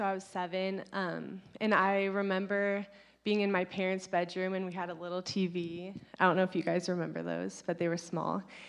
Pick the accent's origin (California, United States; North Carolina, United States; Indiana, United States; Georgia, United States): California, United States; I mean, we're from California